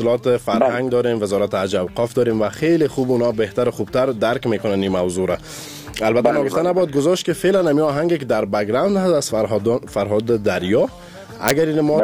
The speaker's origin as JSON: {"language": "Persian", "region": "Kabul", "country": "Afghanistan", "said": "دفعه دوم هم از کابل هستم 20 دفعه هم که پرسان کنی از کابل هستم"}